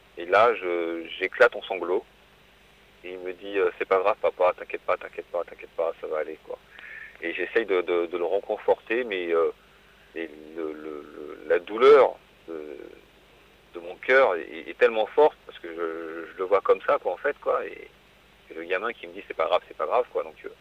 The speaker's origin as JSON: {"language": "French", "town": "Paris", "region": "Île-de-France", "country": "France", "said": "Il habite à Strasbourg, je suis de Paris."}